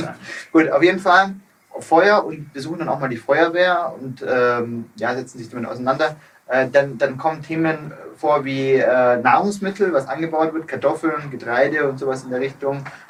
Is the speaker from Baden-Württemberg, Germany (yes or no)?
yes; Geislingen, Baden-Württemberg, Germany; hier gerade aus meiner alten Heimat auch, Geislingen, ja. Da ist man sehr verwurzelt, sehr Heimat.